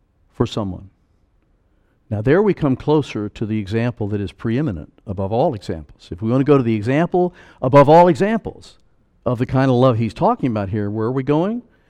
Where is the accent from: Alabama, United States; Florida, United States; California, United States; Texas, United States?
Florida, United States; she's from Pennsylvania, I'm from Florida.